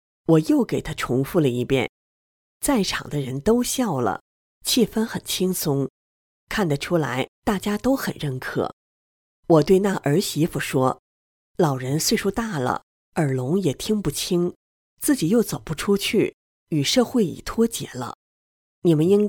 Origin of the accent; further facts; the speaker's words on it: Beijing, China; 咱们都是北京人